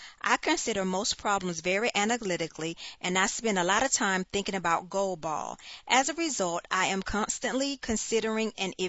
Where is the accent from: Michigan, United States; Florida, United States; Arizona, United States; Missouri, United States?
Michigan, United States; Both of my parents worked for the Big Three auto industry for their entire careers. Growing up near Detroit had a huge impact on me and my wife's upbringing.